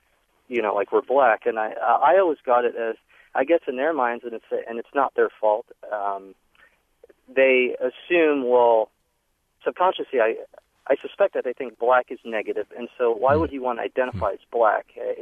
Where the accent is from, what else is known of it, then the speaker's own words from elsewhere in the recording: Boston, Massachusetts, United States; also born or lived in Haiti; My story is I was born in Haiti and I was raised in Boston, Massachusetts.